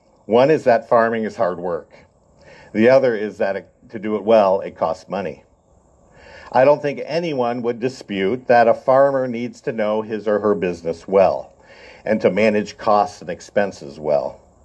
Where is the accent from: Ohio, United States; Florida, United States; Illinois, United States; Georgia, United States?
Ohio, United States; Bucyrus; I grew up in Bucyrus. I lived right on the east edge of the city, and the school districts changed just a few streets west of us. I fell into the country school district, so I didn't go to Bucyrus City Schools, but I went to Colonel Crawford.